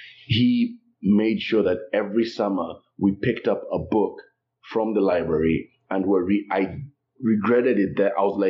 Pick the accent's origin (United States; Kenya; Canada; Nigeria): Kenya; Nairobi; when I come from Nairobi, we have running water, we have anything that we can access, internet, what you name it, I mean, electricity.